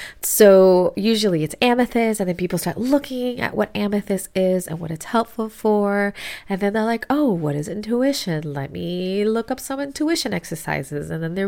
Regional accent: Miami, Florida, United States; So for those of you to know, I am Miami. I'm a Miami native. It's very rare to find somebody born and raised in Miami.

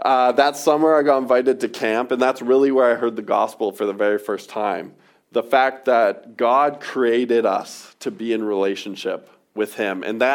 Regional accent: Surrey, British Columbia, Canada; Maybe not in all parts of Vancouver. I'm from Surrey.

